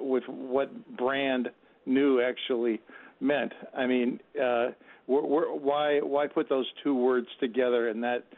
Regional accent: Midwest, United States; I grew up in I'm 72. I grew up in the Midwest, but then I moved out to New England.

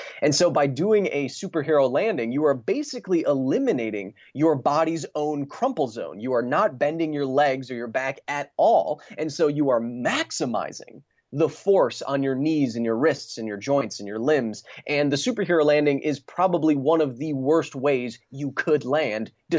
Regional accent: Wisconsin, United States; now in Los Angeles, United States; You know, I grew up in Wisconsin watching, you know, shows like Mythbusters

